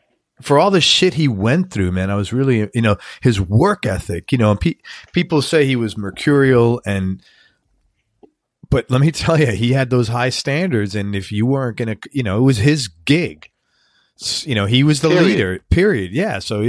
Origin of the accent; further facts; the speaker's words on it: New York City, New York, United States; that's just how it was growing up in New York in the 70s.